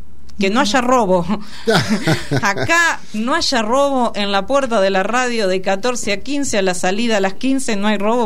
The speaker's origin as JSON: {"language": "Spanish", "town": "Carlos Casares", "region": "Buenos Aires Province", "country": "Argentina", "said": "Yo que soy de Carlos Casares, Estela, he montado"}